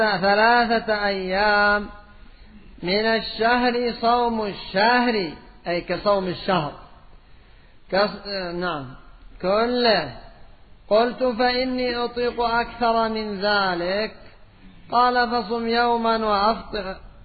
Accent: Yemen; وبعضهم القات عندنا في اليمن في أمور الدنيا

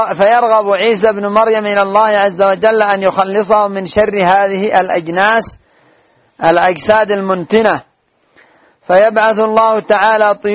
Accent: Yemen; انظر عندنا في اليمن كم يا محن، ما نعرف أنفسنا إلا ونحن ندخل من محنة إلى أخرى

